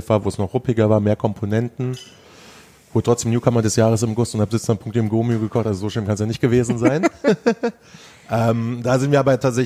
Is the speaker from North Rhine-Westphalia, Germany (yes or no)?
yes; Halver, North Rhine-Westphalia, Germany; also ich komme aus Halfa im Sauerland.